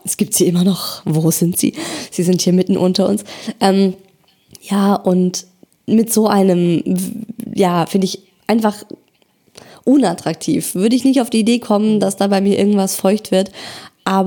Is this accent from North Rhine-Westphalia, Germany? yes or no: no; Baden-Württemberg, Germany; moved away; Also klar, ich komme aus dem Schwabenland und als ich noch dort gelebt habe, da kannte ich ja nichts anderes.